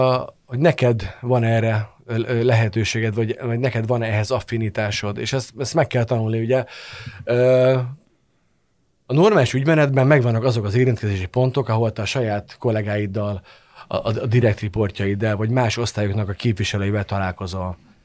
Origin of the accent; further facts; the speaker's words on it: Hungary; De adott esetben magyarként hazai pályán vagyok